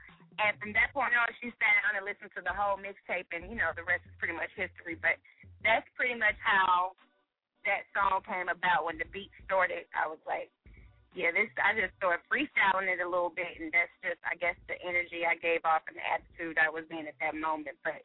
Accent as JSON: {"language": "English", "town": "St. Louis", "region": "Missouri", "country": "United States", "said": "I'm from St. Louis, so it's all the girls there got big butts."}